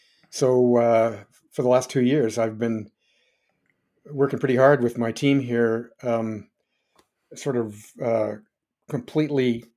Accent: Moose Jaw, Saskatchewan, Canada; born there; And so I grew up as a service brat. I was born in Moose Jaw because my dad was there.

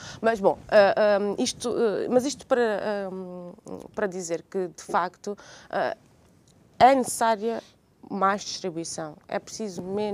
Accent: Azores, Portugal; born there; Pois, eu nasci nos Açores

